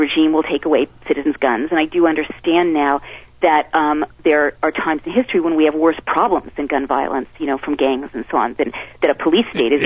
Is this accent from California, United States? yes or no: yes; San Francisco, California, United States; In San Francisco.